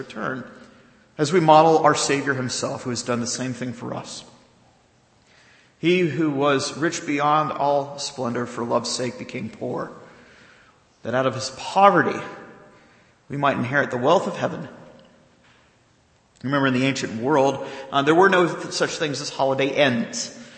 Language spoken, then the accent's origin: English; the South, United States; You know, growing up in the South, I'm sure you'd find in other churches around here